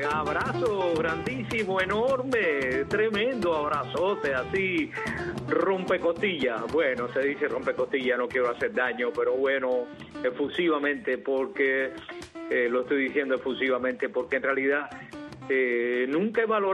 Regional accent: Cuba; born there; yo nací en Cuba, e hice una carrera en Cuba de más de 50 años, cuando … porque comencé con 15 años

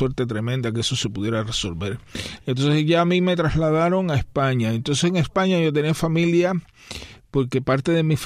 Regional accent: Pinar del Río, Cuba; also born or lived in Havana; yo nací en la Quinta Covadonga del Cerro, en La Habana. Mm. Lo que pasa es que eso fue porque mi madre me dio a luz allí, pero enseguida, al día siguiente, me llevaron a Pinar del Río y me escribieron como que había nacido en la colonia española.

